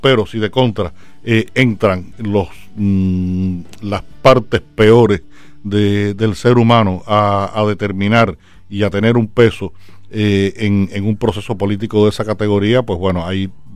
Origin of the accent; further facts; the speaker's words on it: Cuba; yo soy un escritor cubano que vive en Cuba y escribo sobre la realidad cubana. Y lo hago porque decidí vivir en Cuba.